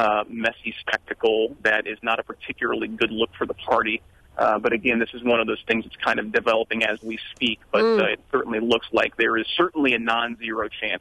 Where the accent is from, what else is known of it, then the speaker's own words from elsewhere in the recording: Indiana, United States; I think growing up in Indiana, even that predated me a little bit from his time in Congress